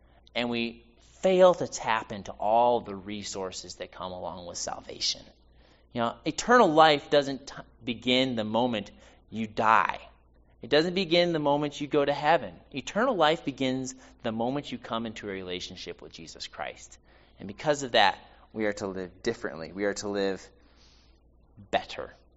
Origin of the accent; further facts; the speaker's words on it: New York City, New York, United States; I'm from New York City, so I don't know much about horses, okay?